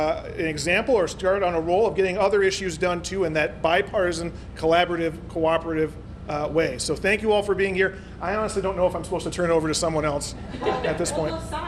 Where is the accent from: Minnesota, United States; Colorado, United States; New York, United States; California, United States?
Minnesota, United States; Coon Rapids; Welcome to my hometown of Coon Rapids and to my home brewery of Alloy.